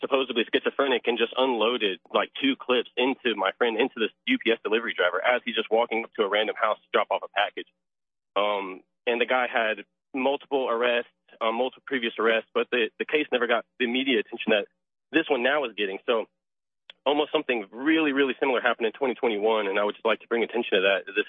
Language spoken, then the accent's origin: English; Raleigh, North Carolina, United States; I'm from North Carolina, born and raised.